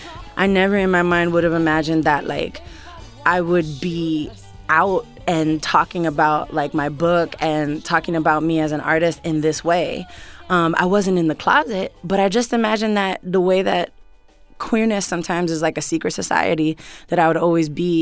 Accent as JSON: {"language": "English", "town": "Bronx", "region": "New York", "country": "United States", "tie": "born or raised there", "said": "So even for me personally, growing up in the Bronx, my parents were like, even if we're sitting outside in front of our house, my father's like, lock the doors."}